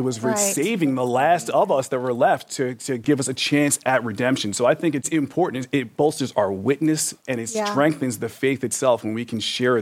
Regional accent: New York, United States; I'm originally from New York City, you have a lot of resistance to the Bible.

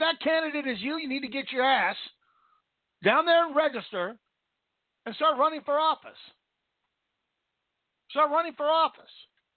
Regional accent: Washington, United States; I grew up in Washington State, right across the river from Portland, Oregon.

